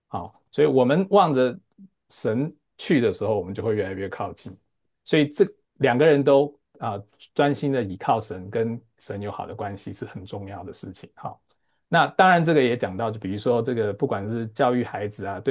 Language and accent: Chinese; Hualien County, Taiwan; 这是台湾的，这个在花莲的某一个地方的一个小火车站。我们小时候是看着这些东西长大的。